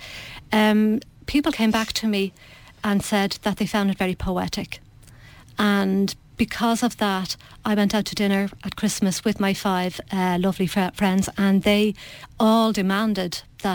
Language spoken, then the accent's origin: English; Finglas, Leinster, Ireland; So we were raised in Finglas